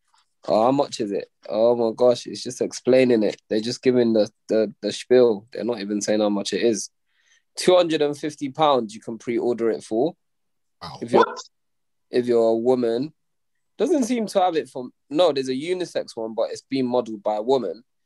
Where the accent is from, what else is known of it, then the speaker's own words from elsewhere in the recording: United Kingdom; What's mad is what we don't take in as Black British people is that technically there aren't even that many of us in this country.